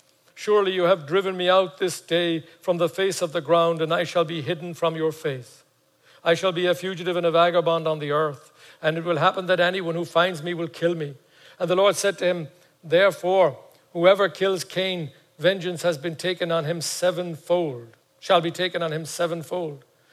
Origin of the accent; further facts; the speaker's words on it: Ireland; my father's mother was Scotland, and they actually lived in Northern Ireland. So I had some of that in me too, you know. But I'm Southern Irish